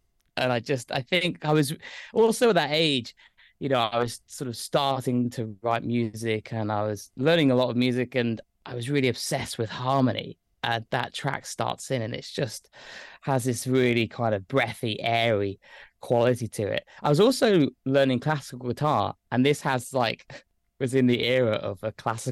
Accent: Lichfield, West Midlands, United Kingdom; I grew up in Staffordshire. I'm from a place called Lichfield, which is a city, and it's a very, very small city, sort of outside of Birmingham, near Tamworth

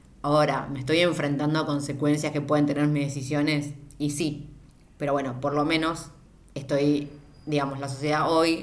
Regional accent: Argentina; por lo menos como argentina, a mí nada me garantiza que no me pase nada quedándome acá

